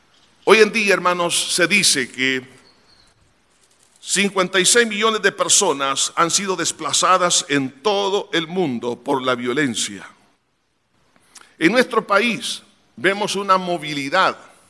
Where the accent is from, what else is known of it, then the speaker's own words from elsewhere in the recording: El Salvador; yo sé que como salvadoreños tenemos cierta prepotencia y arrogancia de ser los llaneros solitarios